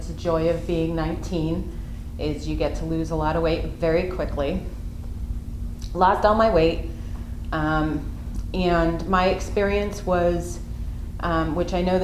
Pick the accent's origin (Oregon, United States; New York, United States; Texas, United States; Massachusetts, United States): Massachusetts, United States; So, I'm from Massachusetts. I live about 35 minutes from here